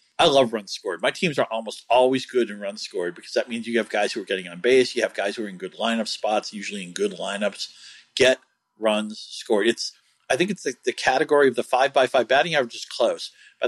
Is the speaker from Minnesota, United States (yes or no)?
no; Massachusetts, United States; now in Michigan, United States; I'm in a keeper league with guys I grew up with. I call it my hometown league, even though it's based out of Massachusetts and I live in Michigan now.